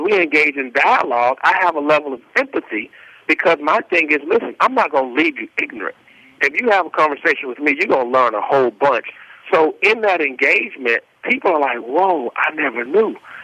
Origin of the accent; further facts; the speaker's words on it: Eatonville, Florida, United States; also born or lived in Orlando; I'm in South Florida quite a bit and Orlando quite a bit because I was raised and born in Orlando.